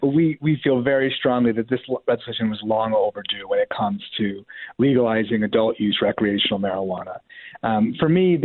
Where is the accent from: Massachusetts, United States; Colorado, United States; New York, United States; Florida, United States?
New York, United States; Rochester; That's the reality right here in my hometown of Rochester.